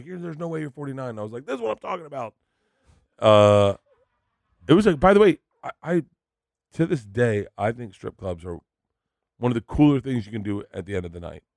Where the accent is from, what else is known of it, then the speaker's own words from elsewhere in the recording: Florida, United States; Growing up in Florida, that was how you spent the end of your night.